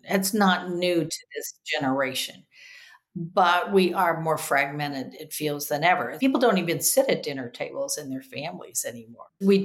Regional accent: Los Angeles, California, United States; So I grew up in Brentwood, but I went to school at the Pacific Palisades High School.

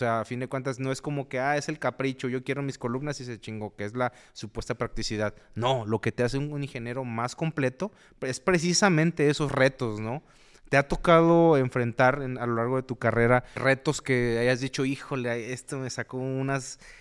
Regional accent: Tabasco, Mexico; yo igual soy foráneo, yo vengo del estado de Tabasco. Allá pasé, digamos, en promedio, digo, he vivido en muchos estados del país porque mi papá es militar

